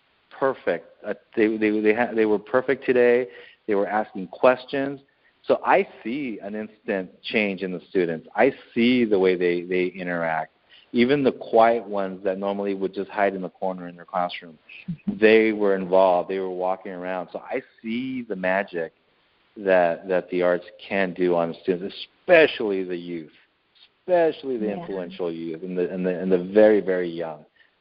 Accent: Los Angeles, California, United States; when I was growing up in East LA, it had the worst, East LA at one time had as worst of an image as any city in South LA had.

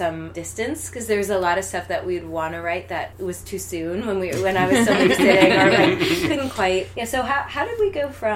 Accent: Massachusetts, United States; now in New York, United States; So I took a year off and I moved to New York since I'm from Massachusetts, but I didn't want to go home.

